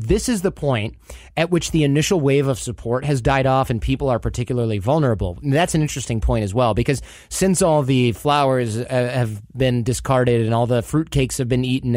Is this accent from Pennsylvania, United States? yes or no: no; Michigan, United States; And I grew up in Michigan, and I don't think I knew anybody that spoke German who wasn't German.